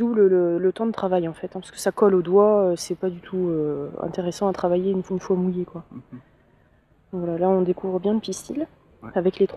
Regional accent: Normandy, France; Parce que moi, je viens de Normandie.

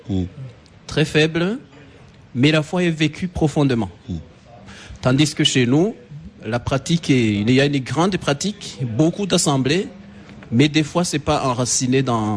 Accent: Burundi; je me préparais à des assemblées comme chez nous au Burundi.

